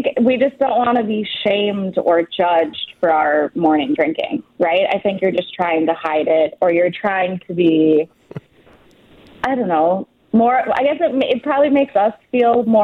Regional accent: Madison, Wisconsin, United States; Well, I grew up in Madison, so I grew up with that scene.

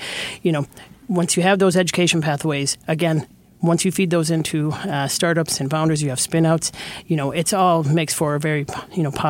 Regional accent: Galway, Connacht, Ireland; I'm from Galway. We're on the West Coast. We're, you know, outside of Dublin

